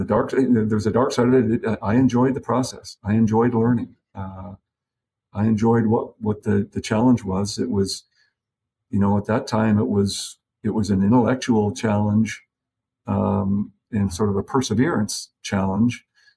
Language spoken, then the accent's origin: English; Canada; now in United States; given that I grew up in Canada and here I am trying to understand what goes on in this country